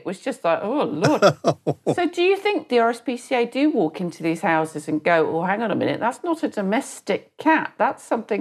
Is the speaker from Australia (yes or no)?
no; England, United Kingdom; Because we're very English, aren't we? Nobody wants to say anything.